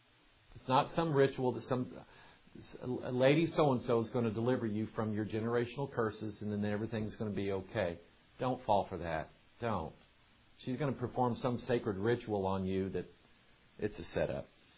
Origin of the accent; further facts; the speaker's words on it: the South, United States; Yeah, I said okra. I'm from the South.